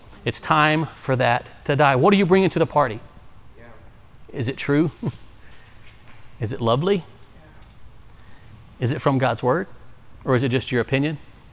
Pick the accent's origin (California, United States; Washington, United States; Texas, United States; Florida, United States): Texas, United States; Now, I'm from Texas, Texas born, Texas proud.